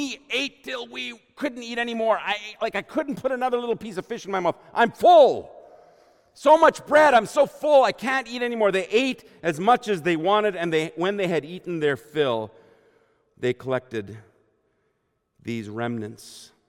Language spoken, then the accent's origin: English; Germany; there were times growing up in Germany where we just didn't have a lot.